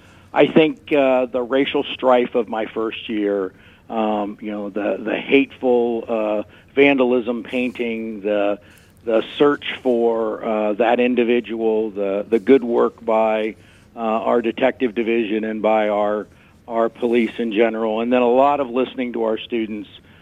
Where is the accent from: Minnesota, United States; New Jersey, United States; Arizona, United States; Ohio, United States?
Ohio, United States; I grew up in South Central Ohio, and my family's still there.